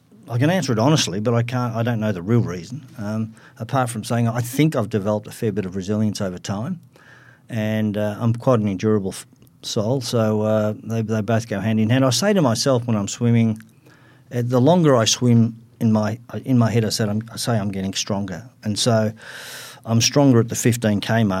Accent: South Melbourne, Victoria, Australia; I was brought up in Dorcas Street, South Melbourne.

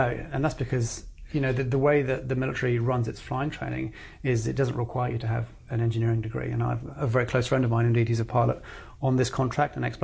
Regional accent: Ethiopia; I remember I grew up in Africa and I grew up in Ethiopia and I was there during the time of the famine.

